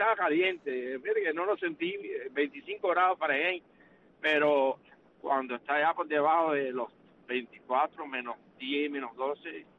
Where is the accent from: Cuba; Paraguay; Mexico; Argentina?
Cuba; now in United States; mi pueblo de Cuba